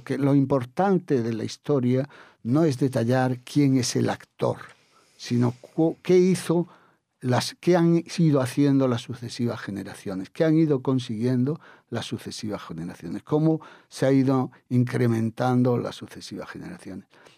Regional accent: Spain; soy primero español. En segundo lugar, he vivido toda mi vida rodeado de España desde que era niño y estudiaba en un colegio español

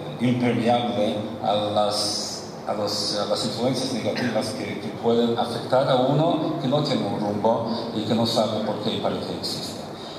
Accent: Montevideo, Uruguay; Y yo soy de Montevideo, mi amigo de Buenos Aires. No, pero en serio, ¿dónde son? Sí, en serio, yo vivo en Montevideo, mi amigo vive en Buenos Aires.

